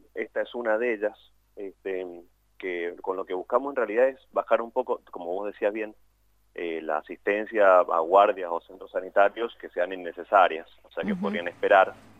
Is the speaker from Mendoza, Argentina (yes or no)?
yes; Mendoza, Argentina; La mayoría de las personas somos de Gran Mendoza